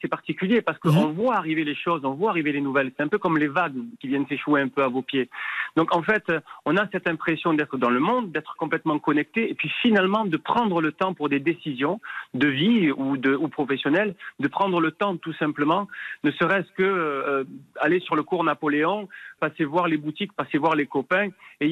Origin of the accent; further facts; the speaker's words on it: Marseille, Provence-Alpes-Côte d'Azur, France; born there; Oui, moi je suis né à Marseille, on est tous nés à Marseille avec la famille. Mais maman étant d'Ajaccio